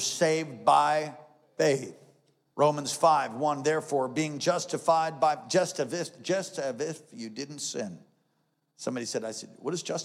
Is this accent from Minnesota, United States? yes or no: no; New York, United States; I'm from New York.